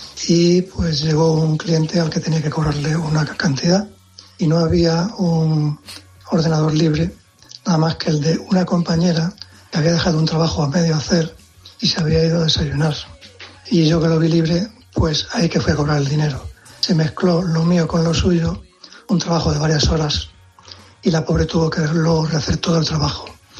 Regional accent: Getafe, Community of Madrid, Spain; de Getafe.

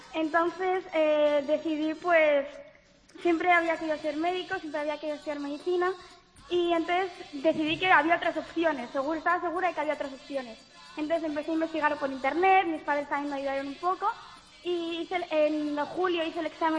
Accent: Logroño, La Rioja, Spain; also born or lived in Fuenmayor; now in Lithuania; Pues yo soy de Logroño, aunque soy en mi DNI pone que nací en Fuenmayor, que es un pueblo que está nada cerca, muy cerca de Logroño.

